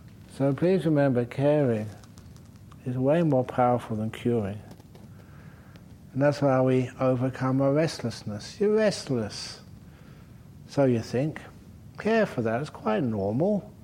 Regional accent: England, United Kingdom; I'm English

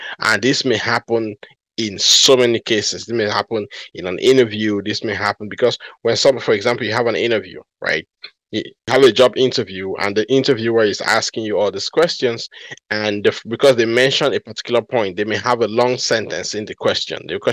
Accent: New York, United States; I know as a New Yorker, they always say that New Yorkers speak so fast.

